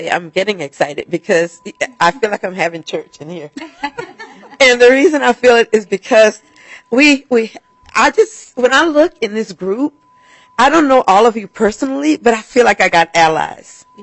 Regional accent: Texas, United States; I'm from Texas originally

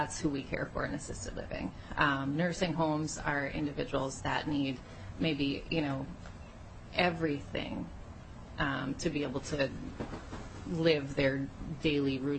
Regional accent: Detroit Lakes, Minnesota, United States; I graduated in 2005 and started an internship at my hospital in Detroit Lakes, my hometown.

